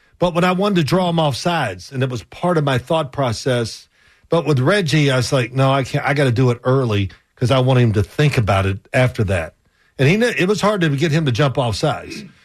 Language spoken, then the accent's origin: English; the South, United States; accent: Southern; where'd you grow up? You know, they still hear the Southern accent.